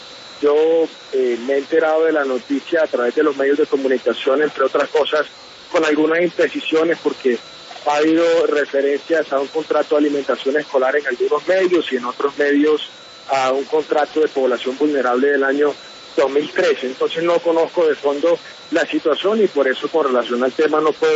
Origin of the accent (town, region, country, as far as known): Colombia